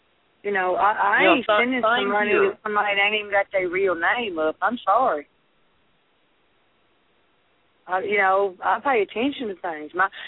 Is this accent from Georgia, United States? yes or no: no; Arkansas, United States; I'm from Razorback country. I understand.